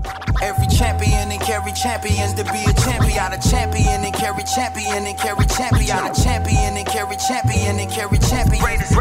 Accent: Columbia, South Carolina, United States; also born or lived in Leesville / Batesburg; growing up in Columbia, Leesville and Batesburg, South Carolina.

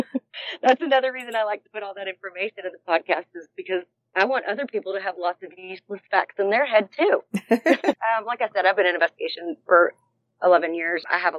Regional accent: Texas, United States; And so, you know, being Texan, we need to share that with everyone.

